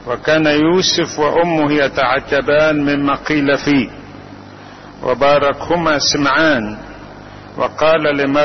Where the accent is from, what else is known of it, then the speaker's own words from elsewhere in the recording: Egypt; أن يعيدها علينا وعلى بلادنا مصر والعالم كله